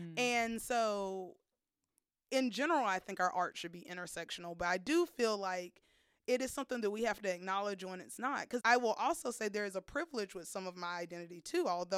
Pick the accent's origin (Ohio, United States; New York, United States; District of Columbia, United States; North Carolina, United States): North Carolina, United States; And we've always been in North and South Carolina. So like North Carolina, South Carolina, those are my mostly North, but a little bit of South is my identity.